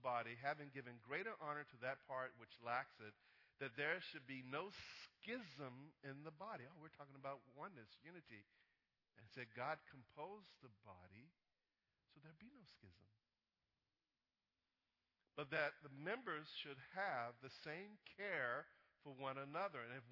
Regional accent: United States; I was born right here in America. Yes, sir, buddy. I'm an American.

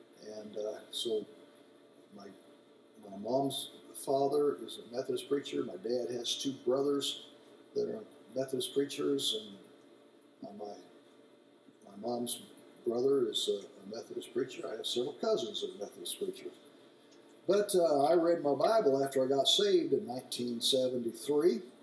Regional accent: Indianapolis, Indiana, United States; I was born in 1952 in Indianapolis, Indiana, and I was raised in the old Cato Tabernacle, downtown Indianapolis.

